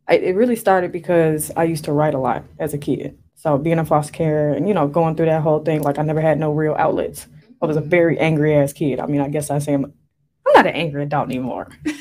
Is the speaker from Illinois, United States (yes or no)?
yes; Chicago, Illinois, United States; born there; also born or lived in Evanston / Waukegan / Palatine / Michigan; But I was born in Chicago, lived in Chicago a little bit, and then my mom moved us to Evanston, and then we was moving. Like, I ended up getting adopted, whatever. From Waukegan to Evanston. Girl, I was all over the damn place.